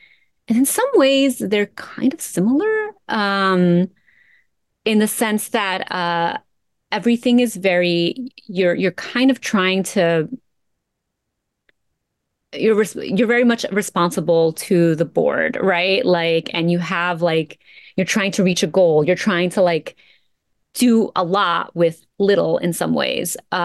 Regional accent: Peru; born there; first language Spanish; English is a second language; I'm Peruvian, right? I was born in Peru. I grew up in a very Peruvian household.

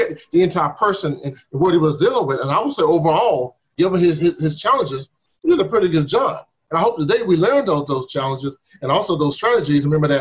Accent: Georgia, United States; born there; I was born in Central Georgia in 1958.

